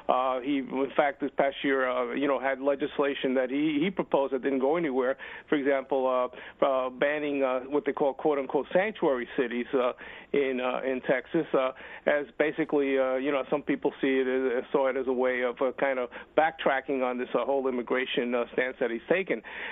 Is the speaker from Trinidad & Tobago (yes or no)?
no; Puerto Rico; I'm from Puerto Rico